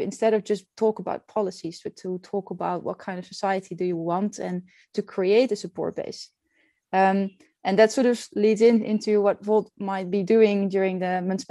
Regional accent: Utrecht, Netherlands; Volt Utrecht, for example, in my hometown

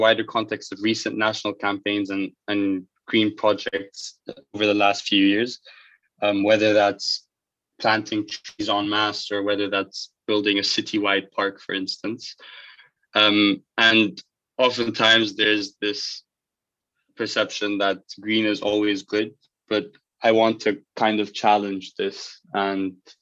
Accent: Germany; also born or lived in Ghana; Highlights for me growing up in Germany was especially the football, because I'd lived in Germany before I lived in Ghana

